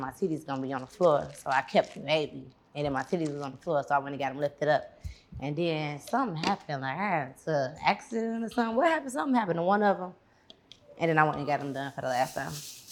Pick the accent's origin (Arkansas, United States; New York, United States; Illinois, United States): Illinois, United States; Chicago; So, like, first, I was already, like, lit in Chicago, right? Because I'm from Chicago.